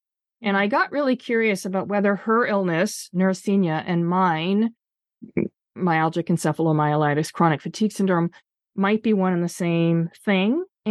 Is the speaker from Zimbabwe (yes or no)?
no; Canada; moved away as an adult; now in United States; just a few months after I'd moved to the United States from Canada. So I'm a dual citizen. I was born in the US. I was raised in Canada.